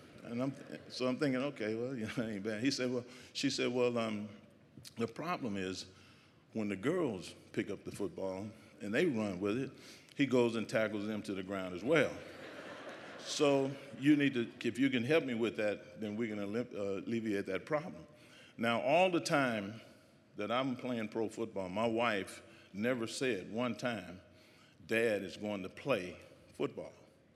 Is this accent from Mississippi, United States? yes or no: yes; Mississippi, United States; And, you know, they got a ragweed here that I grew up with in Mississippi.